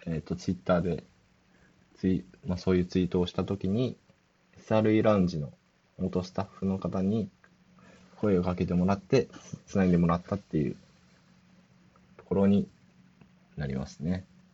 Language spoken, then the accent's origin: Japanese; Hiroshima, Japan; 昨年から、まあ、地元の広島に引っ越すっていうのを決めていたので